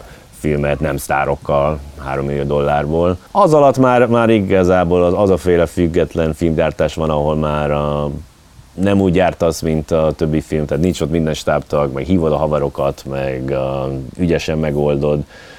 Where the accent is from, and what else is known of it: United States; born or raised there; now in Hungary